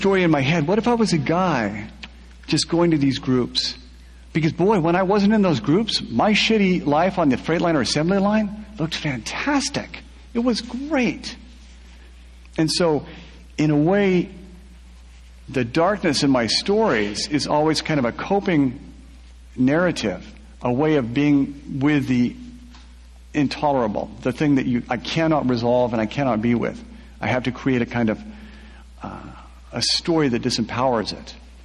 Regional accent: Pacific Northwest, United States; The Waitansi Island was based on all those really small towns that I grew up in the Pacific Northwest

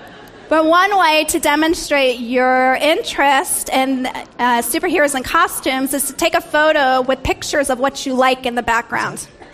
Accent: New York, United States; now in San Francisco, United States; So I am bi-coastal, but I'm originally from New York, which is why I have a love of shoes. But I have lived in the Bay Area for 6 years

